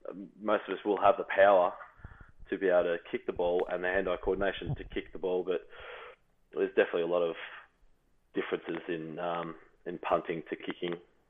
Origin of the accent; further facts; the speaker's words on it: Australia; basically being another Australian that sort of helped with any homesickness that might have happened